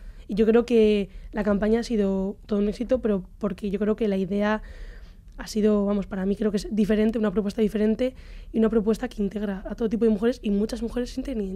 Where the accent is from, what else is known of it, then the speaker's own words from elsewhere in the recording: Barakaldo, Basque Country, Spain; Digo, pero yo soy de Baracaldo